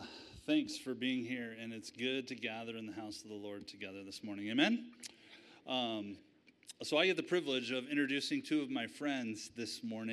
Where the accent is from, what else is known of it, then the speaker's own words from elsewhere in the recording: United States; I was raised in the Intermountain District, the district of which we're a part. I grew up in the Ontario Church